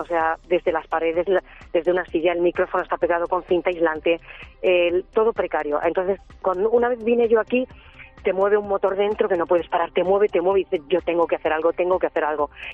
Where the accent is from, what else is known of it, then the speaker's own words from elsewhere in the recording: Western Sahara; Soy radio, soy maratón y soy activista saharaui.